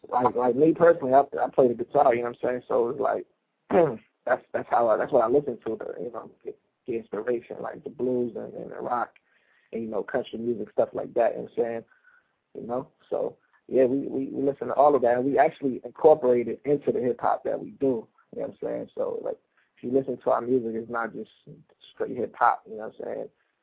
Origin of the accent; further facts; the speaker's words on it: New Jersey, United States; Yeah, so, because I'm from Essex County, you know, they're a couple cities over in Essex County